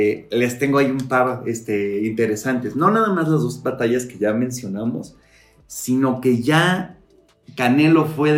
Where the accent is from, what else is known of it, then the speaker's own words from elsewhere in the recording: Mexico; porque pues claramente somos mexicanos.